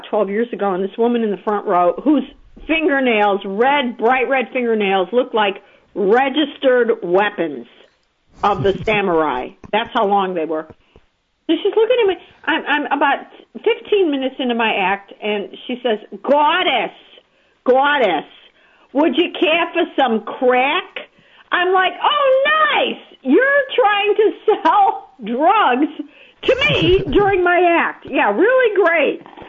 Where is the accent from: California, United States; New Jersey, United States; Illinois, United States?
Illinois, United States; Chicago; born there; I grew up in Mount Olympus, but of course I was really born in Chicago.